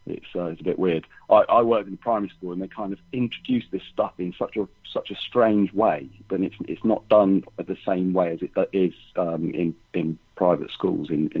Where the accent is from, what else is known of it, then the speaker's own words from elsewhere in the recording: United Kingdom; like for instance, I'm from Britain.